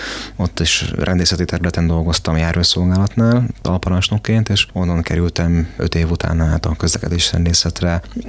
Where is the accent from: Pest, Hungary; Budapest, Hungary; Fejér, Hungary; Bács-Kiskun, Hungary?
Bács-Kiskun, Hungary; Helvécia; Ha lehet így mondani, tanyán születtem. Én tanyasi gyerek vagyok, Kecskemét és Helvécia baloszok háromszögében a tanyavilágban születtem